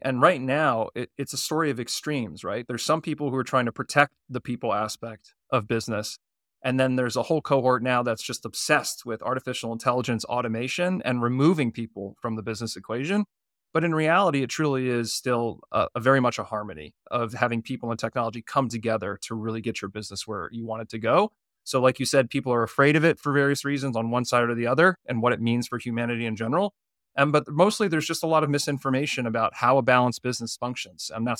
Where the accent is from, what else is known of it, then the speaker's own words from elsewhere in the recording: Virginia, United States; also born or lived in New York City; So I was born and raised in Virginia. I actually spent a time 5 years in Manhattan in New York City.